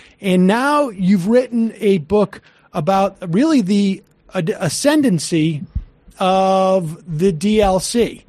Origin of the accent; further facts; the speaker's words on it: Massachusetts, United States; I grew up in Massachusetts. I remember the Massachusetts miracle that was basically bringing a lot of those tech companies to that 128 corridor.